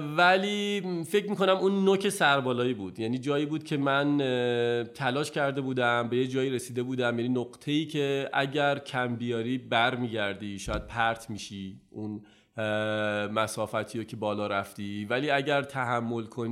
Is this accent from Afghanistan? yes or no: no; Iran; تصمیم گرفتم بهشون نگم که من ایرانیم